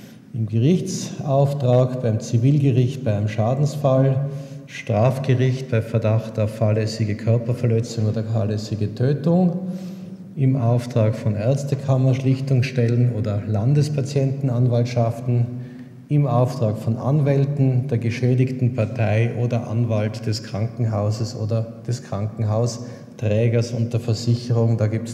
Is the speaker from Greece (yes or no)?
no; Innsbruck, Tyrol, Austria; Es ist fantastisch, also in dieser Stelle als Innsbrucker einen Vortrag halten zu können.